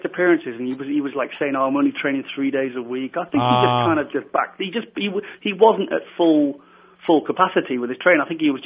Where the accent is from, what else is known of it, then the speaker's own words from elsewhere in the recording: Wales, United Kingdom; No. I'm Welsh. Do I sound Welsh like Flex Lewis?